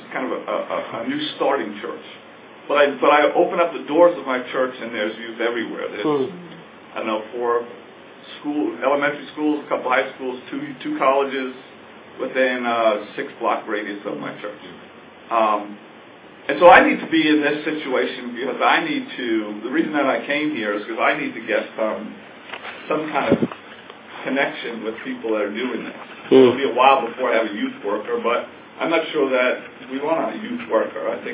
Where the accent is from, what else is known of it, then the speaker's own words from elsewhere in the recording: Hempstead, New York, United States; I was born in Queens, grew up in Hempstead.